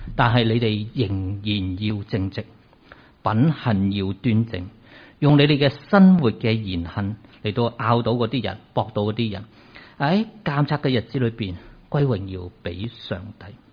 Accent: Hong Kong; 我们在香港出生长大，觉得很属于自己的地方

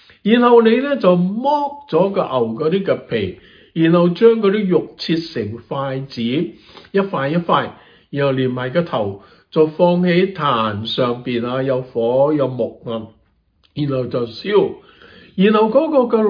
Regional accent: China; 我们中国人很喜欢杀鸡还神

